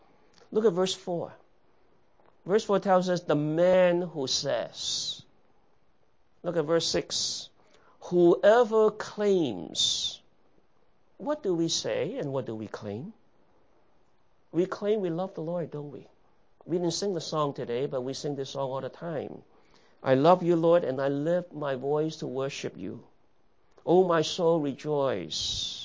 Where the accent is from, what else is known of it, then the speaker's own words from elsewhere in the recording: Missouri, United States; I'm from Missouri. Show me.